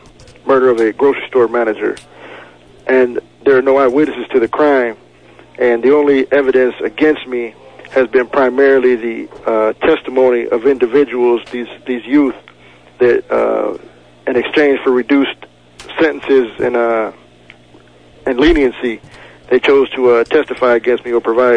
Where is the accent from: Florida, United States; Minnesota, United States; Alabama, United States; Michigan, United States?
Michigan, United States; I'm, like I said, I'm from Michigan.